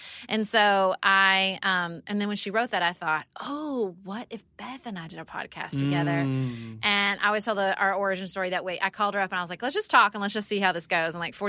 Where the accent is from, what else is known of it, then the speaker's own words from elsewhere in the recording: Paducah, Kentucky, United States; also born or lived in Washington, D.C.; And I moved back to Paducah, Kentucky, my hometown.